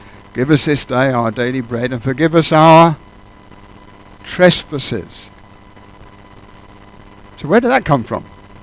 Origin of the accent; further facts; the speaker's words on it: England, United Kingdom; the church I grew up in England, a fairly normal Baptist church, quite a large one